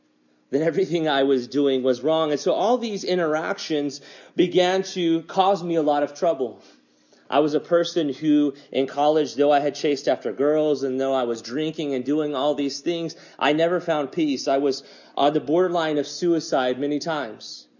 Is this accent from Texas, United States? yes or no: yes; Texas, United States; You see, when I was growing up in South Texas, I was in love with the ocean.